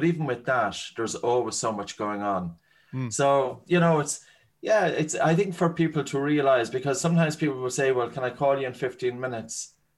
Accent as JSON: {"language": "English", "town": "Galway", "region": "Connacht", "country": "Ireland", "said": "And I'm from Galway. Well, I live in Galway, but I'm just here for a couple of days. And then I move back."}